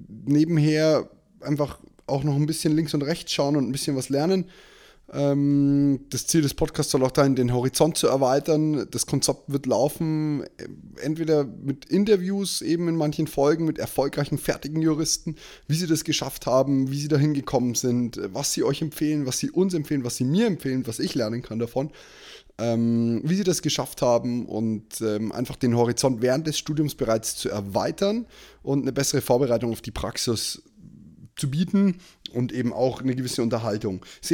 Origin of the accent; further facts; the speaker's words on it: Bavaria, Germany; ich komme aus Bayern